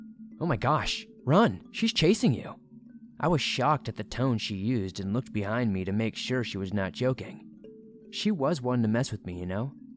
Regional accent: Romania; English is a second language; I want to apologize for my English, since it is not my first language, and my grammar mistakes might be too frequent. For context, I am 31 years old, I'm a female, and I am from a small European country named Romania.

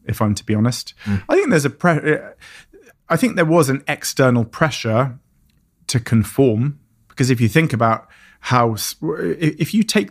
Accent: England, United Kingdom; accent: posh; And for me, you can hear from my accent, you know, I'm posh.

